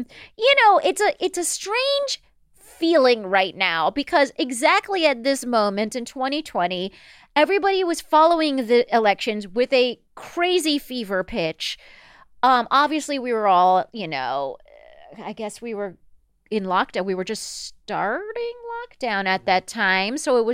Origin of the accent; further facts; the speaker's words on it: Palm Springs, California, United States; his like you know his little victory speech was in adjacent to my hometown. I grew up in Palm Springs, and he I guess lives in Palm Desert.